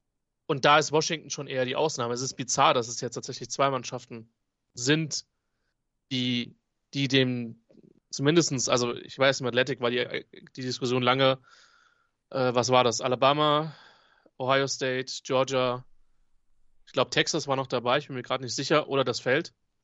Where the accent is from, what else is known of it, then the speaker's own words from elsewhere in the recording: Germany; Gut, Nicola, du weißt, ich bin Deutscher.